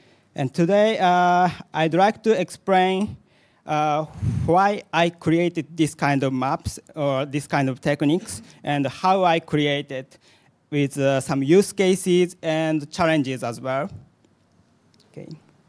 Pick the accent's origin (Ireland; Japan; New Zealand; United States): Japan; English is a second language; and I'm from Japan.